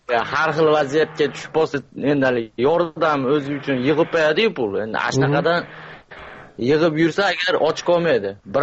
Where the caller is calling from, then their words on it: Moscow, Russia; Men Moskvadanman.